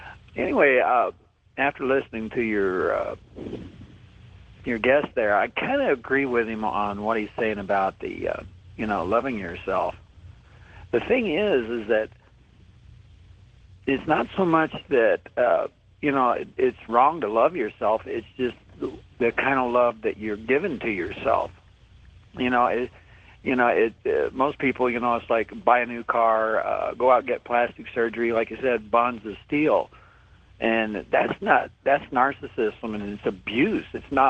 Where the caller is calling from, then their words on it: Roswell, New Mexico, United States; I'm calling from Roswell, New Mexico.